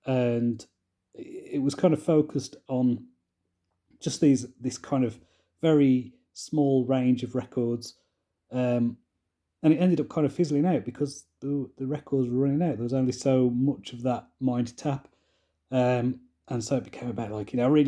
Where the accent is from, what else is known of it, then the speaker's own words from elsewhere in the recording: Wolverhampton, West Midlands, United Kingdom; And so it was really popular in my hometown of Wolverhampton.